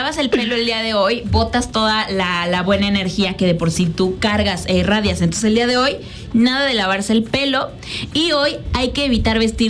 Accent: Mexico; O sea, no creo que pase nada si ya siendo mexicanos adoptemos creencias del otro continente.

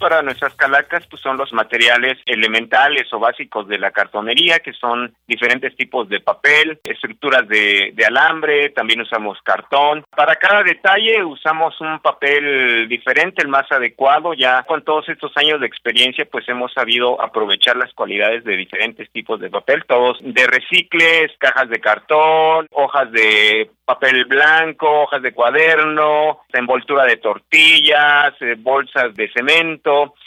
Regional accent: Mexico

